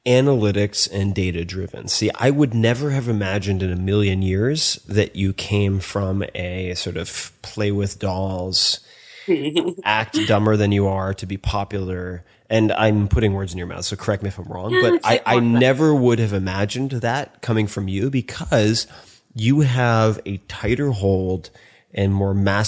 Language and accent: English; Long Island, New York, United States; But I'm also from Strong Island, so I should just point out.